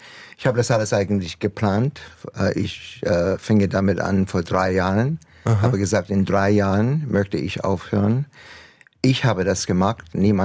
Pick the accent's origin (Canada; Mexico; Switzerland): Canada; German is a second language; now in Germany; manchmal bin ich sehr viel mehr Deutsch als Kanadier, glaube ich.